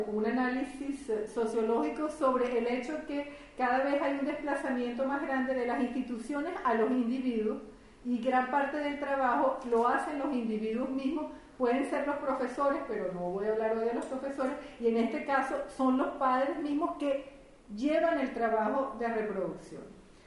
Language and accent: Spanish; Venezuela; now in France; aunque yo soy de origen venezolano, toda mi investigación la he hecho en Francia desde hace ya 25 años.